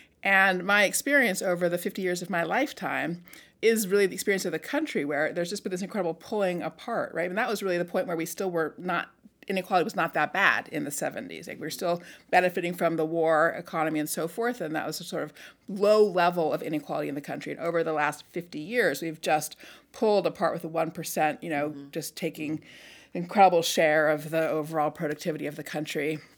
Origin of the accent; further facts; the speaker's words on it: California, United States; So I grew up in California in the 70s, and my dad's family was from Northern Florida.